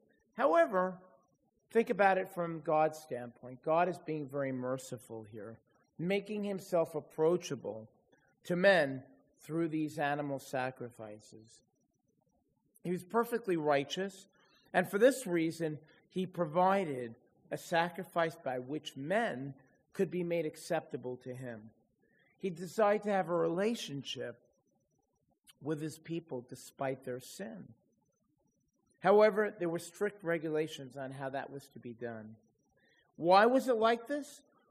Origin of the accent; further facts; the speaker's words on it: New York, United States; when I was growing up in Judaism as a child in New York